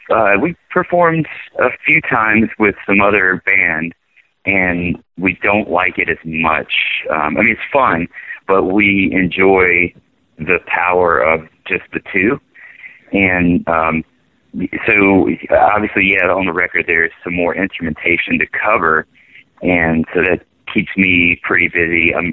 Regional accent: Louisiana, United States; It's French. Both last names are French. We're both from Louisiana.

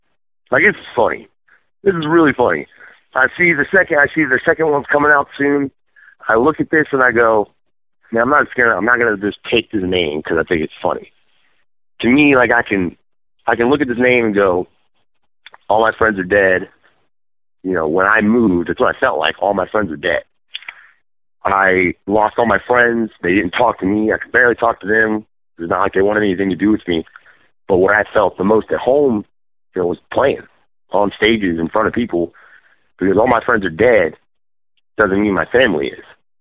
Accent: Trenton, Ohio, United States; moved away as an adult; All My Friends Are Dead got started in 2011, roughly after I moved from Trenton, Ohio, which is my hometown.

